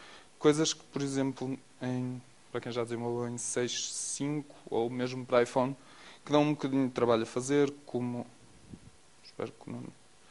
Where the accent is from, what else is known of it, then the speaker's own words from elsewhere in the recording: Porto, Norte, Portugal; accent: Porto; Nós somos uma startup do Porto, como se deve notar pelo meu sotaque.